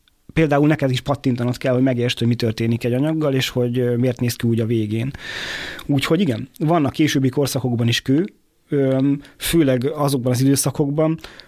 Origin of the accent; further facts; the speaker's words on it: Miskolc, Borsod-Abaúj-Zemplén, Hungary; Ugye én miskolci vagyok, és ott a vasgyárban aztán amíg az egészet le nem számolták, ott aztán termelték a fémet